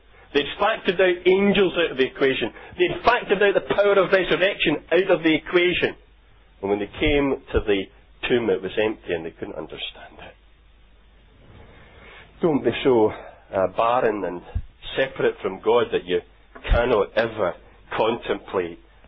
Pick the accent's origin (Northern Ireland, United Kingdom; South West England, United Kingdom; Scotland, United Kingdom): Scotland, United Kingdom; I suppose it's maybe just being Scottish, isn't it?